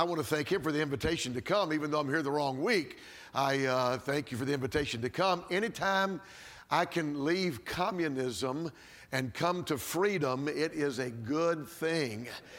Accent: Georgia, United States; So it's nice that I'm from Georgia anyway, so you know, you can take the boy out of the South, but you can't take the South out of the boy.

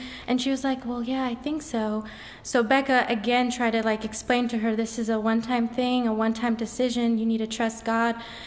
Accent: Germany; English is a second language; Good evening, church. … I'm from Germany.

